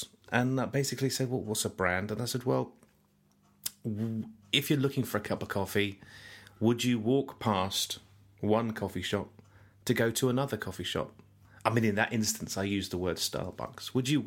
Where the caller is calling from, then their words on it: United Kingdom; Now, traditionally, the British people, because I'm calling from Britain